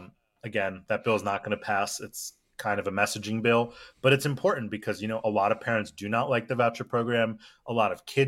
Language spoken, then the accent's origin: English; Philadelphia, Pennsylvania, United States; Where I grew up in Philadelphia, or right outside, there's huge issues with school infrastructure.